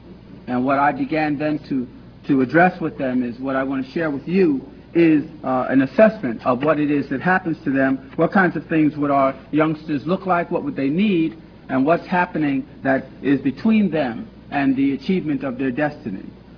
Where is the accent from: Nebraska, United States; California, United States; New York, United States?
New York, United States; New York City; I am a native New Yorker. I was born in Harlem Hospital. I grew up in Harlem in the Bronx.